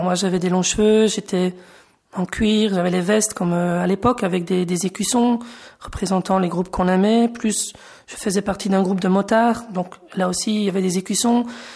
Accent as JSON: {"language": "French", "country": "Belgium", "said": "je suis belge et j'ai 36 ans. J'ai grandi dans une famille catholique pratiquante"}